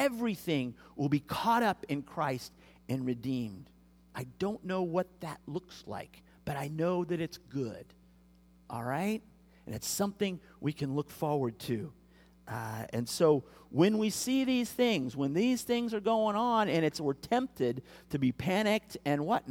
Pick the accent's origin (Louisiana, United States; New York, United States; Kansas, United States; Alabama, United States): Kansas, United States; I grew up in Kansas, and, you know, in April, you could look out, and you could see the wheat fields